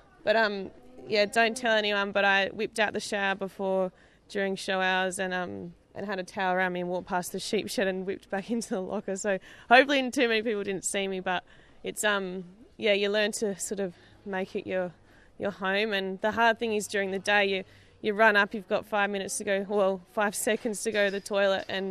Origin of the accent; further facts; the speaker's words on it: Victor Harbor, South Australia, Australia; I'm from Victor Harbour.